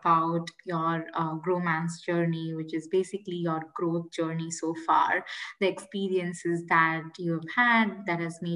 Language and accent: English; South India, India; Growing up in South India, you know, at my house, like math and science were the most important subjects.